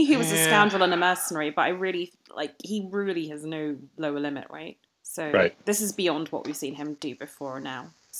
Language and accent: English; United Kingdom; Like, to me, as a British person, like, I think you both sound very similar.